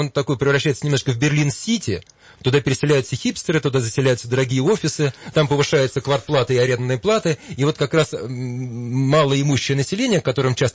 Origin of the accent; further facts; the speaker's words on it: Russia; now in Germany; Я, кстати, сам иммигрант, только я иммигрант из России. Я мигрант-христианин.